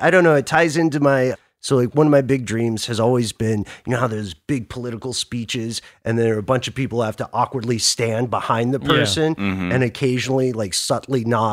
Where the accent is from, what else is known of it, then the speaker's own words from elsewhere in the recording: Atlanta, Georgia, United States; And also, so as you guys know, I am based in Atlanta. I'm from Atlanta.